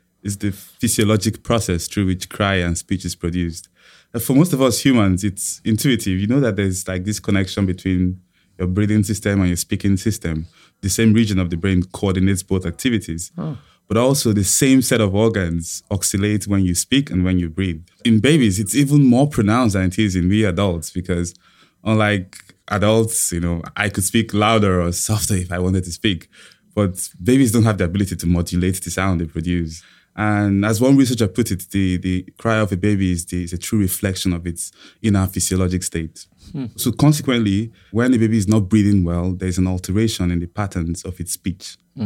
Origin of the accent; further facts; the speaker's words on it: Nigeria; born there; I was born in Nigeria.